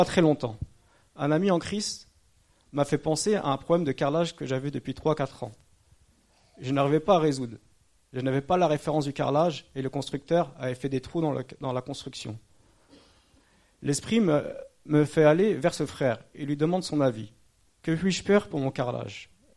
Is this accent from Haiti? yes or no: no; Angers, Pays de la Loire, France; born there; j'habite sur Trélazé, je suis né sur Angers, j'ai bientôt 40 ans.